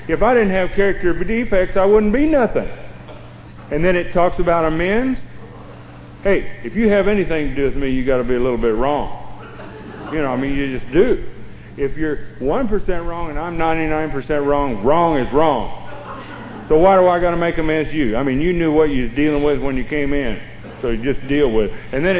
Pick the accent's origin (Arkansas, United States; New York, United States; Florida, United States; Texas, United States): Texas, United States; Now, I come from the Baptist Bible Belt down there in Texas, and I've been prayed on, prayed over, sprinkled, dipped, screwed, blued, and tattooed